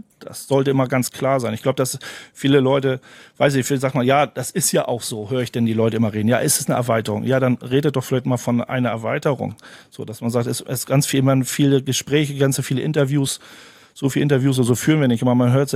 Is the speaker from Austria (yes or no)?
no; Bronx, New York, United States; auch wenn ich in der South Bronx aufgewachsen bin, ich bin am Rande der Gesellschaft aufgewachsen.